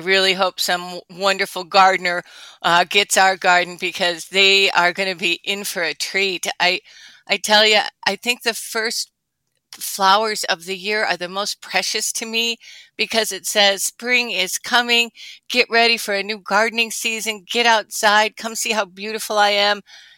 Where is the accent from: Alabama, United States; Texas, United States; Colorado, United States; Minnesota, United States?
Minnesota, United States; My mom was a great gardener, and we had a ton of tulip bulbs, and I'm from Minnesota, so every year she'd have to dig them up in the fall and dry them and wait and plant them again